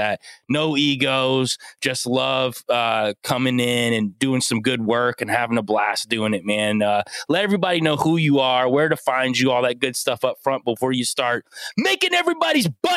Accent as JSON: {"language": "English", "region": "Ohio", "country": "United States", "said": "He knows I'm from Ohio, and he's like, screw that Ohio guy, man."}